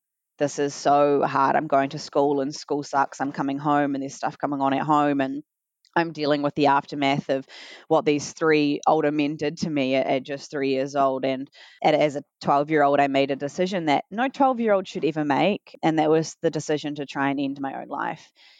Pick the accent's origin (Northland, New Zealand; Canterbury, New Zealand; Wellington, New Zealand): Canterbury, New Zealand; Timaru; now in Auckland, New Zealand; now that I've left my hometown, like everything's going to be fine because all of my issues were back down in Timaru.